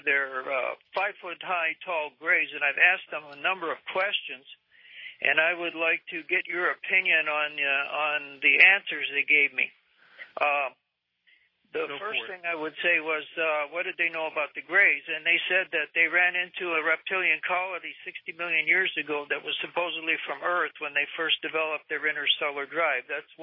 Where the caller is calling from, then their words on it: Seattle, Washington, United States; from Seattle